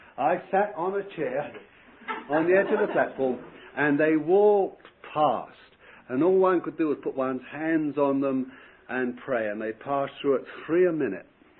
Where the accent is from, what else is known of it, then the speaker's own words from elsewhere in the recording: Bethnal Green, London, United Kingdom; born there; I was born in Bethnal Green in London